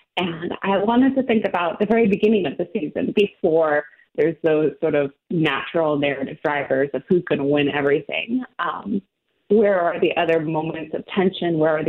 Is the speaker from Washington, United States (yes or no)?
yes; Seattle, Washington, United States; I grew up in Seattle and I'm a Mariners fan.